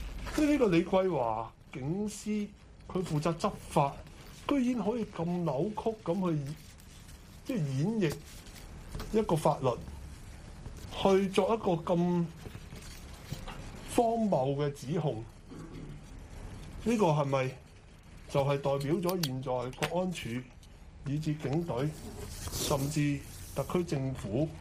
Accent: Hong Kong; 这个是很令我们香港人震惊。

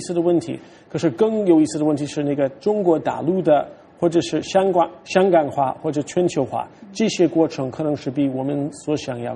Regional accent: United States; Chinese is a second language; 作为一个美国人，我考虑这些问题

